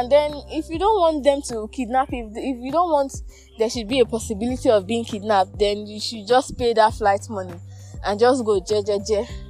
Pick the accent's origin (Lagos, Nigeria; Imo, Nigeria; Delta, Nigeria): Imo, Nigeria; I was telling her that I don't think my hometown, Imo State, is very safe.